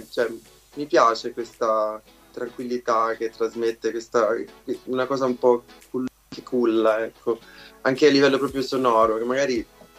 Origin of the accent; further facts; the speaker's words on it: Arezzo, Tuscany, Italy; moved away as an adult; also born or lived in England; now in Amsterdam, Netherlands; io ho 27 anni, vengo da Arezzo, ma ho vissuto da quando avevo 19 anni in Inghilterra e da un anno che vivo ad Amsterdam